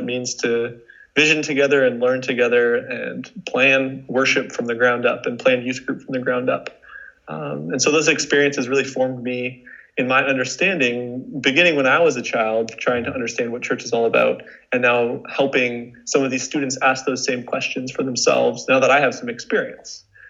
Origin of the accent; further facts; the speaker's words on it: Ontario, Canada; I was born in Ontario in Canada, Southern Ontario, near Niagara Falls. And I grew up in a Christian home, three Christian brothers, Christian dog, and Christian parents. So very much grew up in the Southern Ontario is this kind of Dutch Reformed Christian bubble.